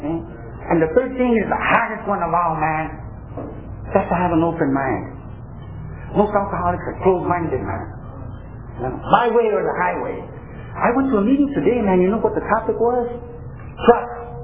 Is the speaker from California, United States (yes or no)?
yes; Fresno, California, United States; I'm from Fresno.